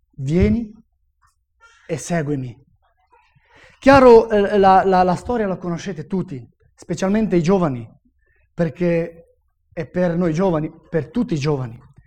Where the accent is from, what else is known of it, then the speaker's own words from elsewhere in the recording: Friuli-Venezia Giulia, Italy; accent: Friulian; scusate comunque per il mio accento un po' friulano, così.